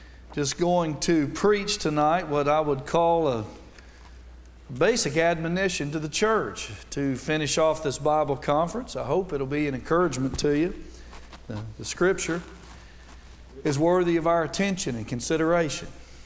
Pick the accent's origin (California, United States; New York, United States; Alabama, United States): Alabama, United States; Coleman; And I'm from Alabama. I'm from Coleman, Alabama, though. That's north Alabama.